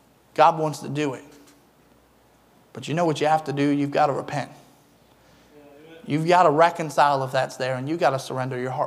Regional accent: Eastern Shore, United States; I grew up on the Eastern Shore, and we have a lot of farm.

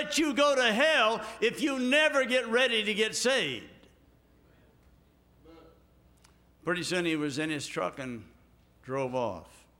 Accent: Montpelier, Indiana, United States; also born or lived in Florida; Now, we're from Indiana, and so they wanted to have a memorial service for my family back home.

